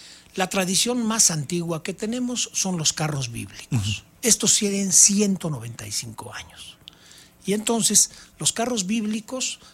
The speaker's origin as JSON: {"language": "Spanish", "region": "Querétaro", "country": "Mexico", "said": "Es una tradición en Querétaro, la verdad es que vale la pena, tanto quienes somos queretanos"}